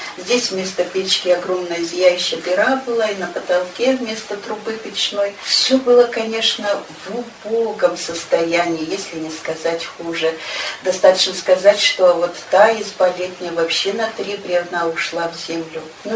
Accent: Koptelovo, Sverdlovsk Oblast, Russia; Но я не отсюда родом. Я родом из Коптелова, тоже из старинного села. Сюда мы приехали с мужем работать учителями.

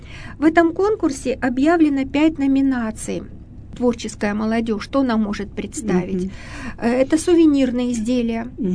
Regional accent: Yekaterinburg, Sverdlovsk Oblast, Russia; что вот я живу в Екатеринбурге, я екатеринбуржец, что мой город там возник в 1723 году

